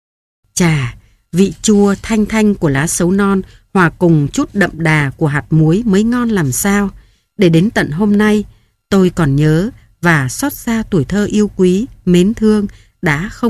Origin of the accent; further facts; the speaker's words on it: Hanoi, Vietnam; Nhưng với thành phố quê hương của mình là Hà Nội thì tôi đã chuyển nhà từ phố Bà Triệu khi còn nhỏ, rồi về Yên Phụ cùng bố mẹ và anh chị